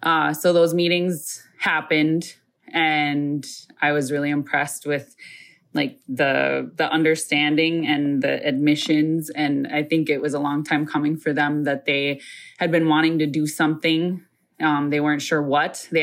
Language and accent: English; Isle, Minnesota, United States; I am from Mille Lacs, but more specifically from the Isle community in that reservation.